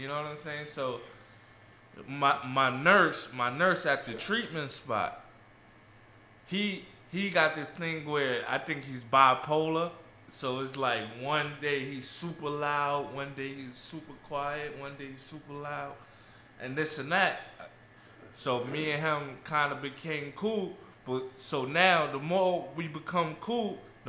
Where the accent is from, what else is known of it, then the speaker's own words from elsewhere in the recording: New York City, New York, United States; trying to start a family and growing up in New York City.